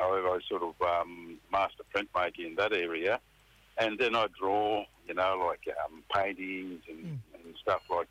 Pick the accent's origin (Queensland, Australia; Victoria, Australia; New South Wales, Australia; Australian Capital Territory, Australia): Queensland, Australia; And that around like Cairns and down far as Babinda, up and through the Atherton Tablelands